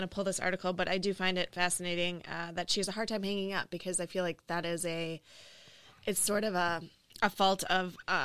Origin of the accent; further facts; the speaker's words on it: Minnesota, United States; Okay, so listen, I'm from Minnesota.